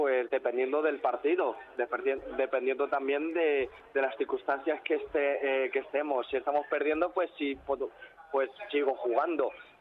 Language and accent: Spanish; Madrid, Community of Madrid, Spain; yo nací en Villaverde Alto. Ajá. Pero siempre he sido de Vallecas.